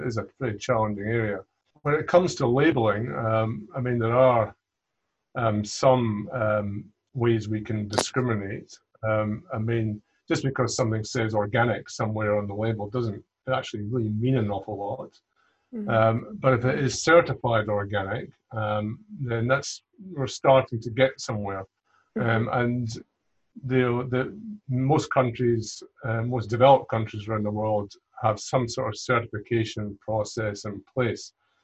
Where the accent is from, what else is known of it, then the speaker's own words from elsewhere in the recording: Scotland, United Kingdom; moved away as an adult; now in Australia; Well, I'm from Scotland, if my accent doesn't give it away. I've been living in Australia for about 30 years, though